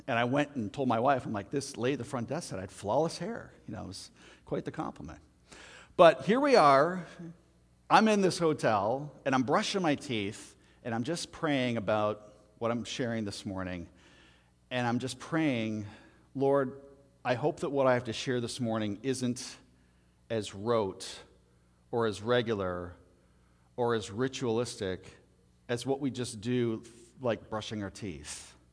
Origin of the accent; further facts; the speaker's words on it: Canada; moved away as an adult; now in New Jersey, United States; So when I moved from Canada, I'm a native Canadian, lived there almost my entire life.